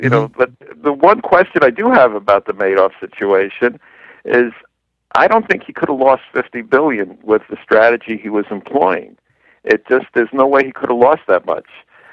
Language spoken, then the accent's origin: English; New York, United States; I guess I may be a very cynical New Yorker.